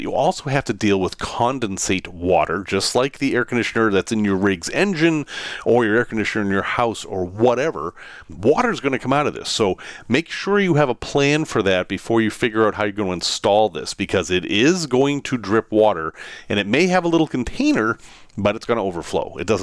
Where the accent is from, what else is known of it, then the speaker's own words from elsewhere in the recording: Salem, Massachusetts, United States; also born or lived in West Virginia; I'm from Salem, Massachusetts. I'm going to Salem's College in Salem, West Virginia.